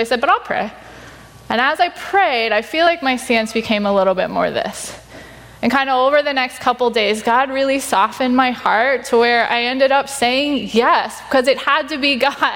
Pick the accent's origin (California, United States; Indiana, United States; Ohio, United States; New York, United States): Ohio, United States; now in Duluth, United States; And my husband and I ended up moving to Duluth. And he's from here. I'm from Ohio, which is where we met.